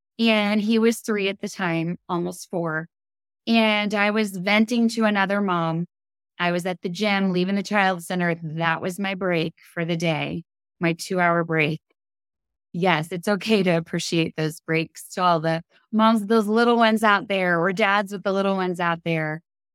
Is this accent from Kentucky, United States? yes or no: yes; Louisville, Kentucky, United States; And of course, I'm from Louisville, Kentucky. I'm not from Kansas, was not born and raised here.